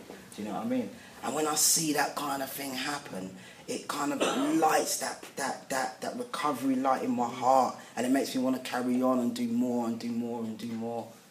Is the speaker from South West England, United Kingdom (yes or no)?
no; London, United Kingdom; Even though I'm a Londoner